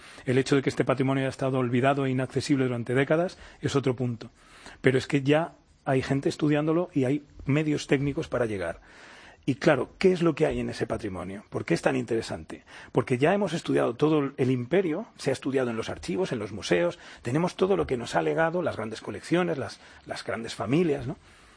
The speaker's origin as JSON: {"language": "Spanish", "town": "Segovia", "region": "Castile and León", "country": "Spain", "said": "Yo, como sabes, soy de Segovia, no tengo nada que ver con el mar"}